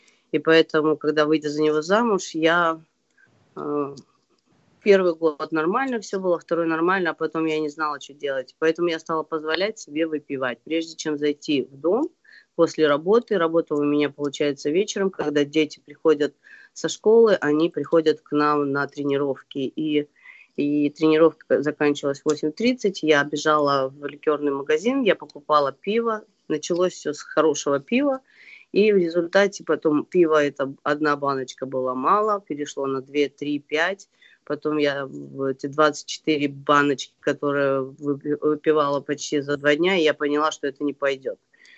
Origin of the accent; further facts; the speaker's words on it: Kazakhstan; moved away as an adult; now in United States; И я сама из Казахстана, и я приехала в Америку